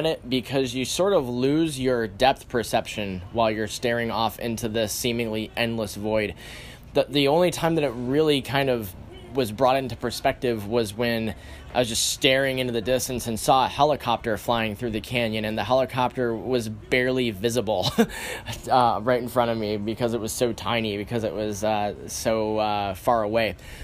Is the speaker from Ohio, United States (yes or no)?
no; Michigan, United States; I was not even in my home state of Michigan.